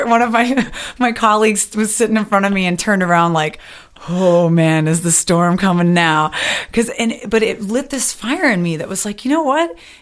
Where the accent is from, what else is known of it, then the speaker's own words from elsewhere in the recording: Wisconsin, United States; now in Carlisle, United States; I grew up in Wisconsin.